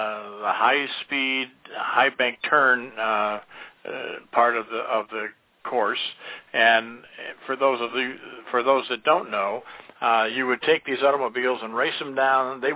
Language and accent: English; Michigan, United States; because being born and raised in Michigan, we had a little family area, a little lake lot, if you will